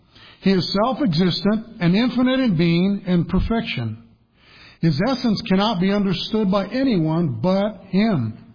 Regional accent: Colorado, United States; now in New Hampshire, United States; because I'm from Colorado, I grew up all my life in Colorado, but I think I've lived longer in New Hampshire now than I did in Colorado.

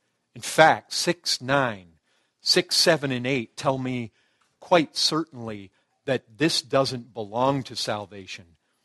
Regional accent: Great Lakes, United States; Folks, I grew up around Lake Michigan. Some of you might have grown up around large bodies of water, oceans. We had pretty serious undertows in certain parts of Lake Michigan, and there were lifeguards.

